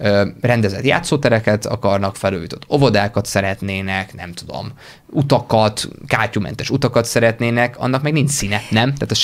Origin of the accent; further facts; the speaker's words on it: Budapest, Hungary; Budapest, ahonnan én származom